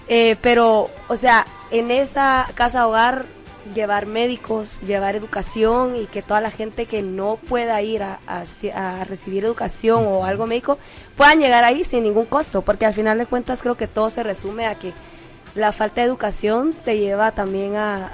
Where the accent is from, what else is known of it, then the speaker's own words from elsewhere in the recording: Guatemala; Ay, Guatemala es mi tierra. O sea, yo sueño con ir a Hollywood y todo eso, pero al final de cuentas no hay nada como regresar a Guate.